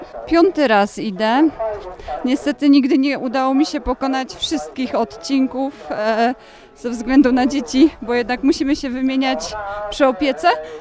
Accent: Syców, Lower Silesian Voivodeship, Poland; jestem z Sycowa. Jestem mężatką, mam trójkę dzieci.

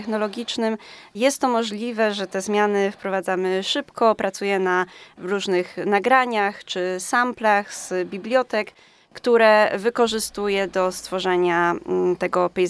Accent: Kraków, Lesser Poland, Poland; Tak, zgadza się, z Krakowa. W Krakowie skończyłam Akademię Muzyczną na Wydziale Kompozycji

